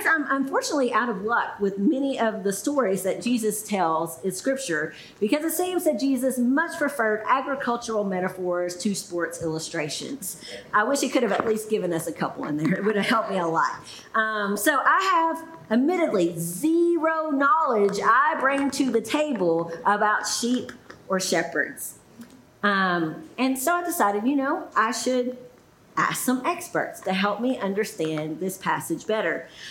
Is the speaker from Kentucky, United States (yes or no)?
yes; Kentucky, United States; Many of you know I'm from Muhlenberg County. And so when people from Kentucky hear that's where I'm from, they immediately assume that I grew up on a farm somewhere.